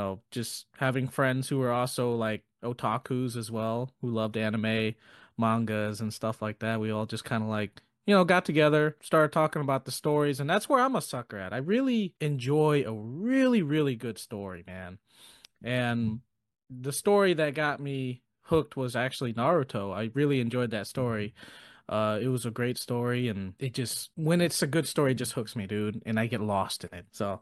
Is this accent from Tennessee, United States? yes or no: no; Honolulu, Hawaii, United States; And it's still here in my hometown, believe it or not.